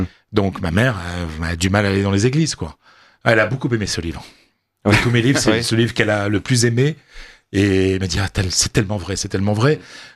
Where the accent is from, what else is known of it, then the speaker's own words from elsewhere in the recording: France; c'est aussi un livre sur notre culture à nous en tant que Français.